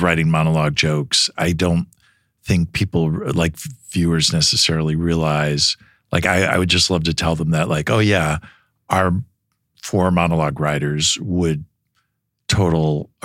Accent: New Jersey, United States; I grew up there in New Jersey.

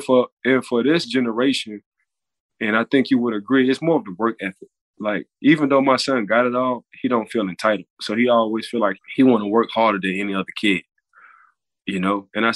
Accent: New Orleans, Louisiana, United States; So I'm from New Orleans, and we talk about it all the time. Like, between New Orleans and Miami guys, we feel like we're the same kind of people.

